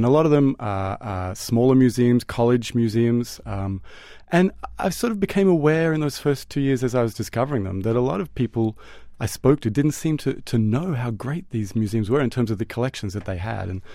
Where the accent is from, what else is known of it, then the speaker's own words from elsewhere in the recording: Australia; now in United States; I came from Australia, which is a vibrant art country.